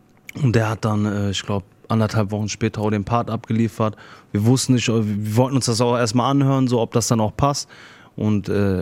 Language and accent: German; Duisburg, North Rhine-Westphalia, Germany; Und ich komme aus Duisburg, ich weiß, was auf der Straße abgeht